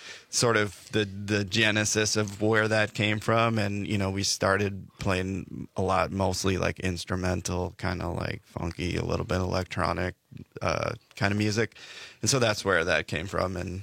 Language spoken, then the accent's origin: English; Cedarburg, Wisconsin, United States; So I grew up in Cedarburg. It's a suburb of Milwaukee.